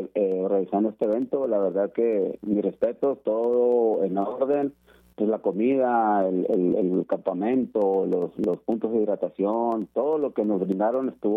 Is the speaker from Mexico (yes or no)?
yes; Todos Santos, Baja California Sur, Mexico; no conocía la sierra y soy de aquí, de Todos Santos.